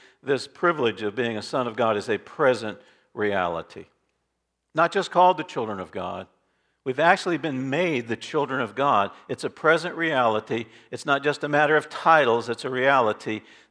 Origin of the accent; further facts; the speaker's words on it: Barkeyville, Pennsylvania, United States; Although I am from Barkeyville, Pennsylvania.